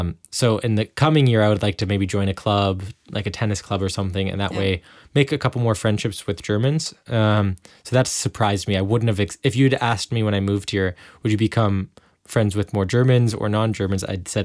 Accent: United States; Just being an American, being so used to driving everywhere

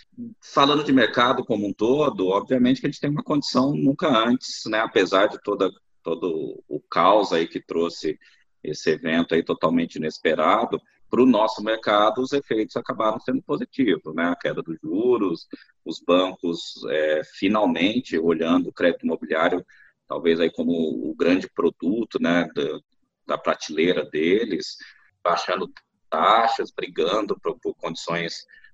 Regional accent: São Paulo, Brazil; Eu fiz curso técnico em edificações lá em São Paulo, eu sou de São Paulo

